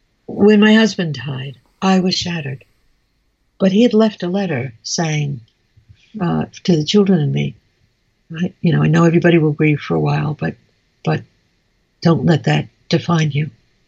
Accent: New York, United States; moved away; I'm a New Yorker born and bred, but I haven't lived in New York in like 55 years. But I am a New Yorker.

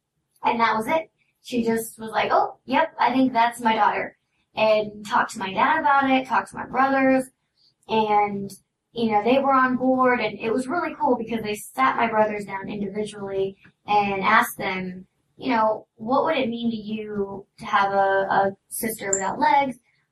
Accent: Salem, Illinois, United States; born there; I was born in Illinois, Salem, Illinois.

